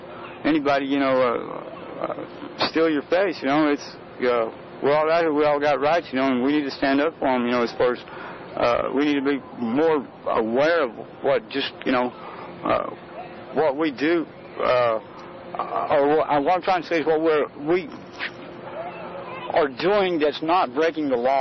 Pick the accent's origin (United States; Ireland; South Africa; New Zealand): United States; you know, as an American and being here on in my lifetime and everything